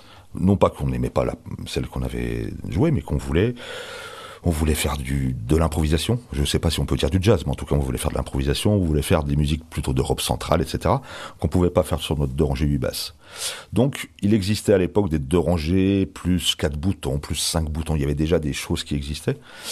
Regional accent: Grenoble, Auvergne-Rhône-Alpes, France; also born or lived in Morvan; Moi, je suis né dans le Morvan, mais très vite, comme je suis arrivé à Grenoble

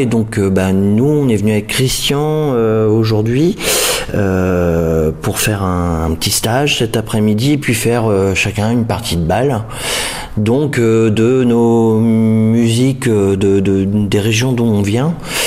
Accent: Centre-Val de Loire, France; je viens du Berry. Donc, Bourges, Châteauroux

